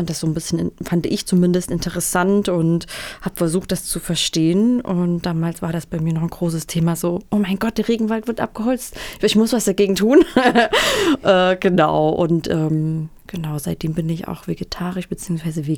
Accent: Saxony, Germany; now in Thuringia, Germany; Ich komme ursprünglich aus Sachsen und wohne aber schon seit einer Weile in Thüringen.

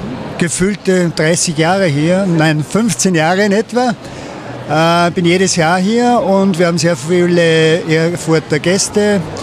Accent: Salzkammergut, Austria; Ja, ich komme aus dem Salzkammergut

